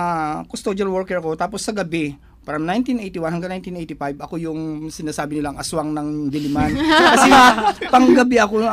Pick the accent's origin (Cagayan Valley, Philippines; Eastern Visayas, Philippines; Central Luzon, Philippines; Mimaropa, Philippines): Mimaropa, Philippines; Mindoro ako, Ilocano ang, mga Iloc